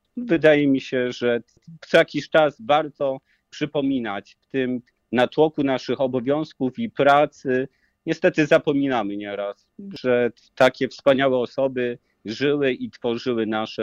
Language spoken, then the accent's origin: Polish; Tłokinia Wielka, Greater Poland Voivodeship, Poland; Pochodzę z Tłokini Wielkiej